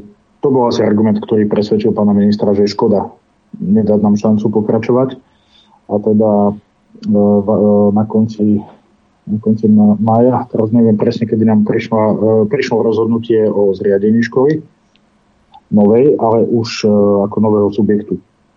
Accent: Detva, Banská Bystrica Region, Slovakia; keďže ja som z Detvy

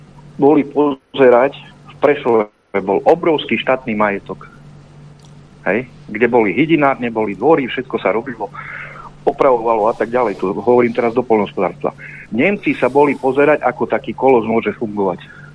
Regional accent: eastern Slovakia, Slovakia; now in Germany; momentálne z Nemecka, inak z východu.

